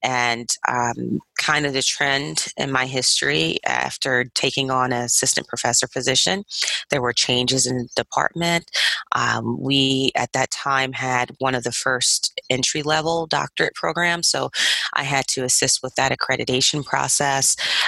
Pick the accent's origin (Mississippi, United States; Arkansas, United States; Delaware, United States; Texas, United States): Delaware, United States; that was full circle because I was from Delaware and they hadn't had an occupational therapy program.